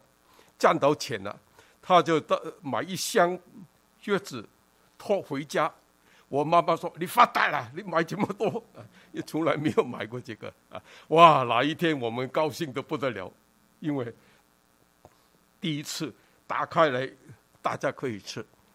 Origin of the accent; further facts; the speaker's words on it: China; moved away as an adult; now in Canada; 我看我们都是从东方来的，从中国来的。 我在1969年就来到加拿大，1971年就在温哥华做牧师